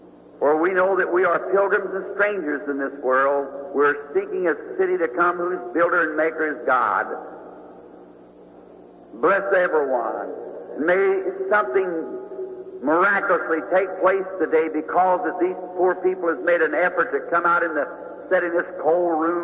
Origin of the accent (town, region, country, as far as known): Kentucky, United States; born or raised there